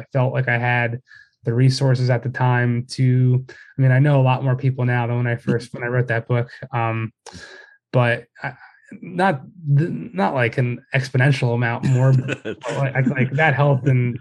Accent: Philadelphia, Pennsylvania, United States; So the book came about being that I'm from Philly originally.

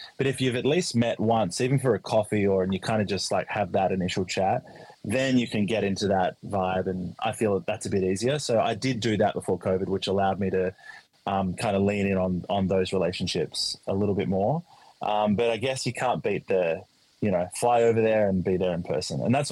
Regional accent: Australia; I'm an Australian artist and I wasn't touring and I couldn't tour because I wasn't getting booked anywhere else in the world.

